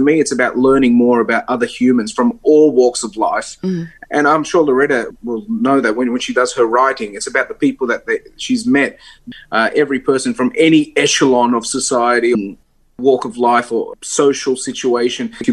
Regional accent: Sydney, New South Wales, Australia; I mean, I was brought up in Redfern, and you know, I'm not a posh guy.

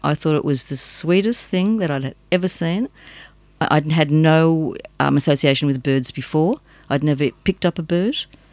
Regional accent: Australia; I'm Australian born and bred

